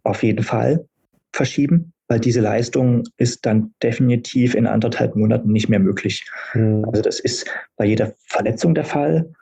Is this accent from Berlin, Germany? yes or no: yes; Berlin, Germany; zum Berlin-Marathon selbst in meiner Heimatstadt